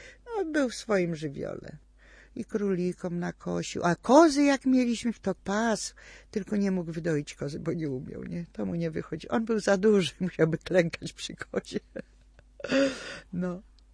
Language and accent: Polish; Częstochowa, Silesian Voivodeship, Poland; A ponieważ jestem z Częstochowy, czym mogłam handlować?